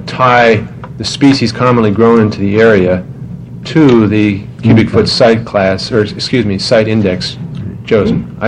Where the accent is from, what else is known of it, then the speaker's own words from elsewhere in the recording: Oregon, United States; But I'm from Multnomah County. I live in Multnomah County.